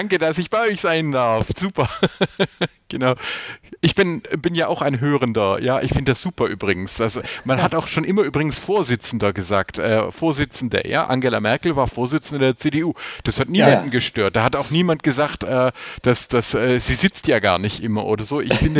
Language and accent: German; Filderstadt, Baden-Württemberg, Germany; bin dann im Bibelgürtel rund um Stuttgart aufgewachsen in Filderstadt, allerdings nicht religiös, also konfessionsfrei, wie man sagt, bin als junger Erwachsener Christ geworden, evangelischer Christ